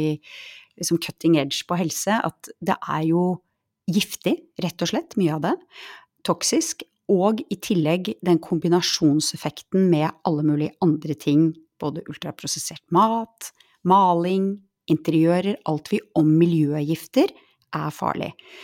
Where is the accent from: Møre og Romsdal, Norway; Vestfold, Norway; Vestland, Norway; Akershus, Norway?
Akershus, Norway; Bærum; hjemme i Bærum